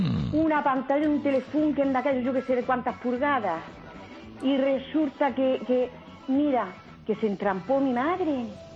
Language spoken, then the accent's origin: Spanish; Guadix, Andalusia, Spain; yo soy de Granada y entonces resulta que la televisión y yo nacimos al mismo tiempo.